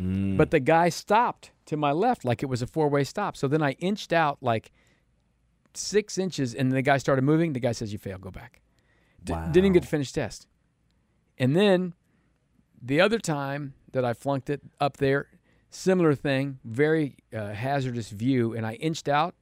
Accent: Independence, Missouri, United States; also born or lived in Lee's Summit; I grew up in Independence and Lee Summit and all that stuff.

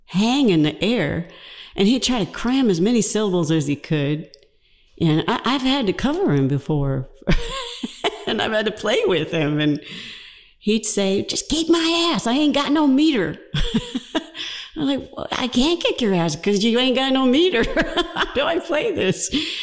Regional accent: Georgia, United States; Yeah, and I'm from Georgia, like Vic

